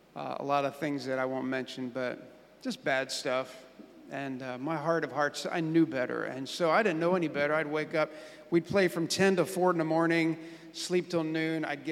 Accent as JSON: {"language": "English", "town": "Camden", "region": "New Jersey", "country": "United States", "said": "I'm from Jersey. What exit? You ever do that one? So we were, my wife and I were both born off of exit 4 on the turnpike, you know, and Camden, New Jersey."}